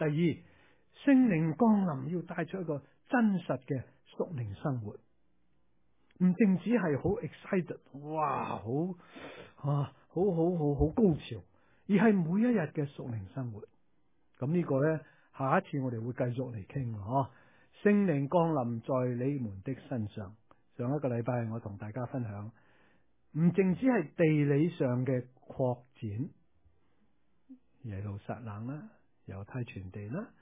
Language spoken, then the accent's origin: Cantonese; China; now in United States; 我们中国人有没有传统啊？有，拜祖先怎么可以改变的，是不是？哇，几多執着啊，我哋啊，好多規條㗎嘛，嚟咗美國松咗好多